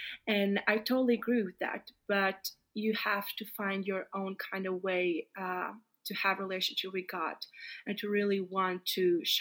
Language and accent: English; Latvia; now in Nebraska, United States; Hi everyone … I'm from Latvia, and I'm so excited to be on this podcast